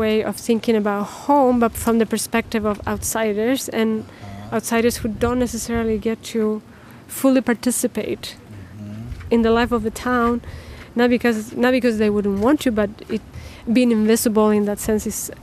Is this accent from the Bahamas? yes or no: no; Chile; English is a second language; now in United States; I'm an immigrant. I'm from Chile originally. Mm-hmm. And I've been living in the Midwest the better part of 25 years.